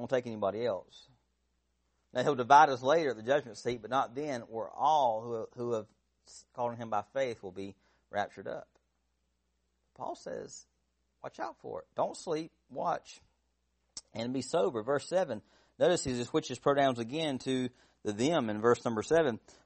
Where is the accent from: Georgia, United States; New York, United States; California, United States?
Georgia, United States; Pardon the English. I'm from South Georgia.